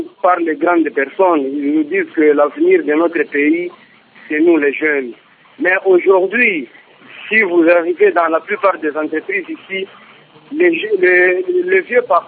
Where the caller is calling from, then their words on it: Kolwezi, Lualaba, DR Congo; surtout ici chez nous à Kolwezi, dans la plupart des entreprises.